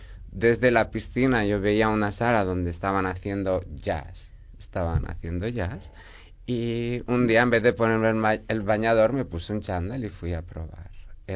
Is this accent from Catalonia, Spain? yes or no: yes; Sabadell, Catalonia, Spain; born there; now in Barberà del Vallès, Spain; nací en Sabadell, bueno, nací en el Hospital Santa Fe, creo que fue Santa Fe, y bueno, ahora estoy viviendo, gracias a mis padres, con mis padres en Barberà.